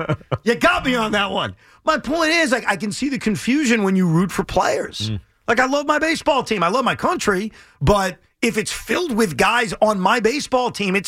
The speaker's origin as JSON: {"language": "English", "country": "United States", "said": "I'm an American. I root for Team USA."}